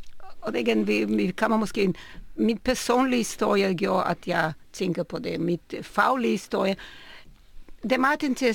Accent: Israel; jeg voksede op i Israel, hvor man kunne se, hvordan religion og Gud bliver brugt også politisk

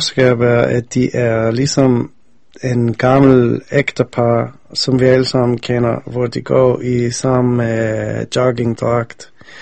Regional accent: United States; Danish is a second language; da jeg voksede op i USA, så vi havde altid familie i Israel og min farmor.

